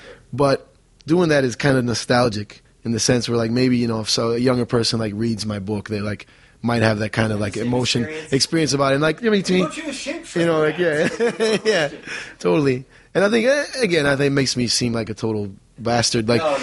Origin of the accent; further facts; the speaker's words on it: Buenos Aires, Argentina; As a kid growing up in Buenos Aires, Argentina